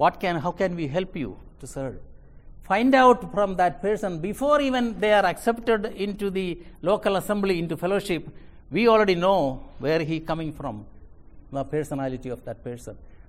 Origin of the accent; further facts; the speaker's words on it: India; moved away; my home church when I came from India is doing it